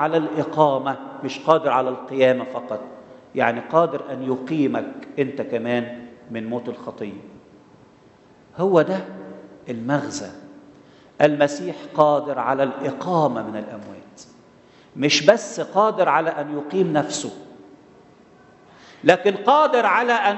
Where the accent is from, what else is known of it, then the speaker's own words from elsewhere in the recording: Egypt; احنا مش ولاد إبراهيم حسب الجسد، احنا مصريين جذورنا فرعونية